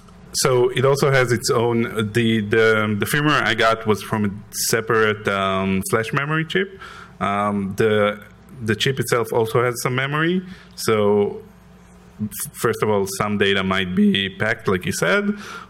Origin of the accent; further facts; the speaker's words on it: Israel; English is a second language; I'm from Israel, in case my accent doesn't give it away.